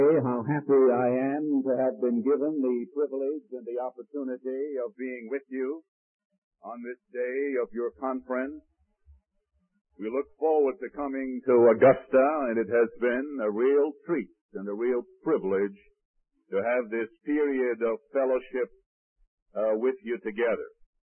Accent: Ireland; born there; I was born in Ireland, and I discovered one of my compatriots here tonight, wherever he is

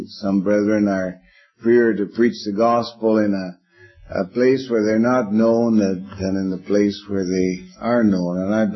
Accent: Venezuela; when I was brought up in Venezuela, they had baptisms

